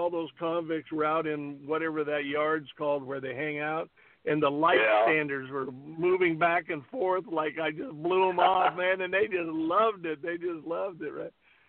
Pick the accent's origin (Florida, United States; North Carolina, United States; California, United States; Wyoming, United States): Wyoming, United States; All my family were cowboys, you know. I grew up in Wyoming.